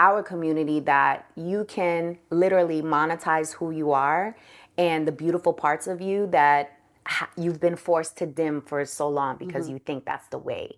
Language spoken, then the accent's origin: English; New York City, New York, United States; I think growing up in New York City has really helped me become an extrovert.